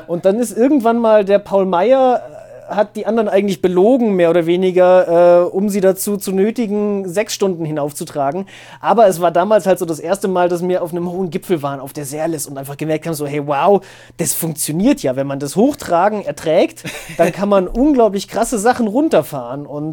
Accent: Siegen, North Rhine-Westphalia, Germany; also born or lived in Bavaria; ich bin ja dann auch in Siegen geboren worden. Aber die ersten 6 Jahre meines Lebens haben wir im Süden von Bayern gewohnt.

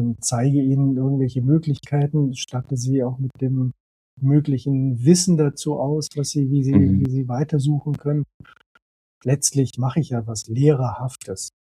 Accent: Saarbrücken, Saarland, Germany; ich bin geboren und aufgewachsen in Saarbrücken, im Saarland. Also okay. Der französischen Grenze.

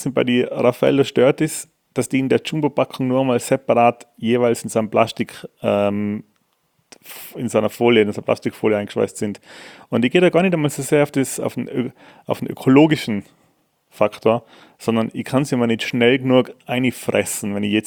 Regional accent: Füssen, Bavaria, Germany; weil ich bin in der Nähe von Füssen aufgewachsen

